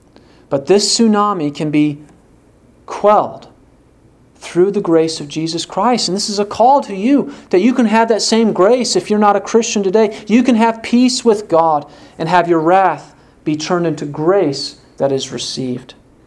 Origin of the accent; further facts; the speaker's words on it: Waverly, United States; When I grew up in Waverly, my brother and his class had identical twins.